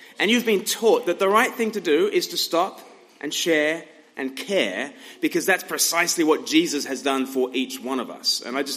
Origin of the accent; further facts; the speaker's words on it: Australia; now in Eastbourne, United Kingdom; Okay, I'm from Australia. I live in England